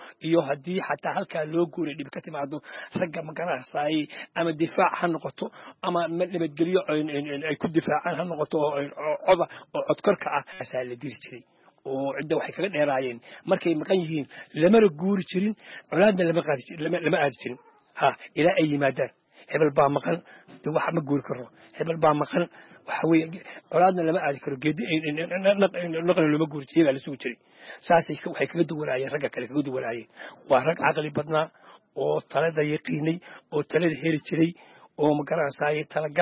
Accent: Buuhoodle, Togdheer, Somalia; waxaan ku dhashay magaalada buuhood laweli khaasanta wiliwood baan ku dhashay halkaasaan kusoo barbaaray

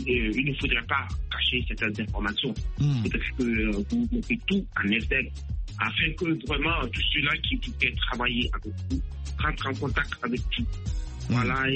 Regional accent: Koudougou, Centre-Ouest, Burkina Faso; also born or lived in Côte d'Ivoire; je suis originaire de Koudougou, né en Côte d'Ivoire.

